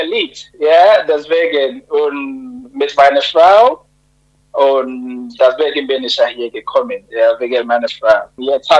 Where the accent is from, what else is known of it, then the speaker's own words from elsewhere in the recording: Ghana; German is a second language; now in Germany; Also ich komme aus Ghana und Ghana ist einer von den 54 Ländern in Afrika, in der Westseite, beziehungsweise.